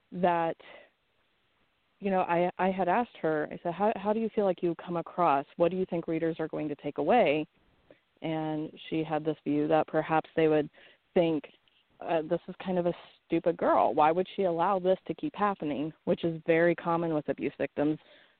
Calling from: Florida, United States; I'm calling from Central Florida.

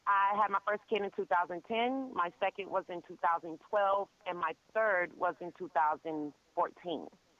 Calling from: Seffner, Florida, United States; I am actually calling right now from Sefner, Florida.

